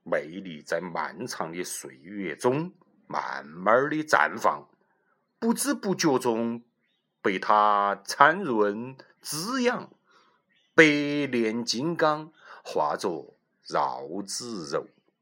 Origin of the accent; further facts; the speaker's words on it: Chongqing, China; 他要求我呢，用重庆话，也就是我们的家乡话，朗诵出来和诸位分享。